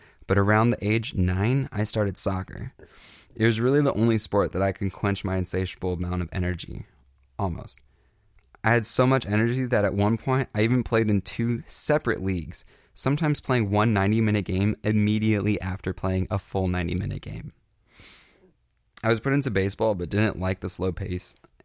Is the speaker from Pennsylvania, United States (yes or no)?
no; Los Angeles, California, United States; born there; I was born in East LA into a family that wasn't necessarily broken, just not fully put together.